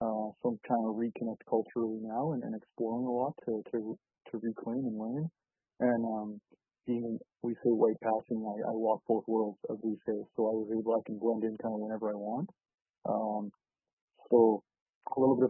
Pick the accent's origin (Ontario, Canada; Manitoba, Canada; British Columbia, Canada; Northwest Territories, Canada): Manitoba, Canada; Winnipeg; being a very urbanized person, growing up in Winnipeg in the big city, kind of having all resources here, being a member of Red River Métis Nation, but identifying kind of with my heritage later in life